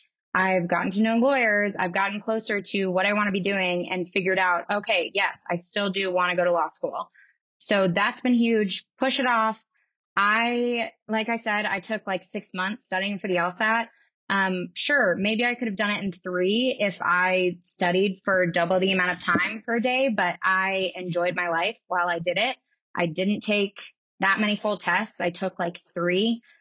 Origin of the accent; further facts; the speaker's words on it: East Coast, United States; now in Denver, United States; Like I live in Denver. It's sunny 300 days a year. I don't want to go anywhere colder. I'm from the East Coast already.